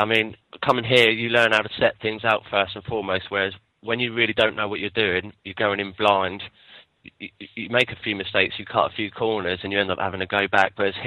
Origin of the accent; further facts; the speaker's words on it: Southampton, South East England, United Kingdom; I'm from Southampton, and I'm doing plumbing, and I'm on my first week.